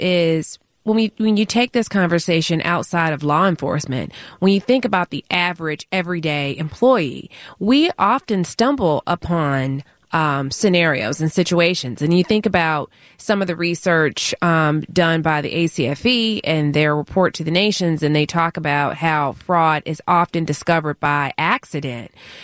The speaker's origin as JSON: {"language": "English", "region": "North Carolina", "country": "United States", "said": "I'm originally from North Carolina."}